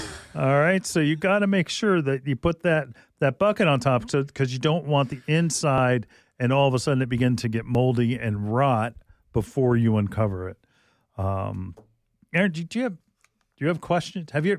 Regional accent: Wayne, New Jersey, United States; Like I mentioned, I grew up in Wayne.

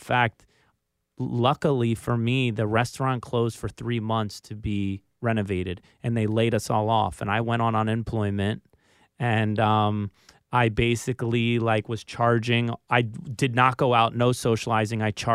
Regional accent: Philadelphia, Pennsylvania, United States; But yeah, I mean, because I was from Philly and my sphere of influence were poor actors and restaurant people

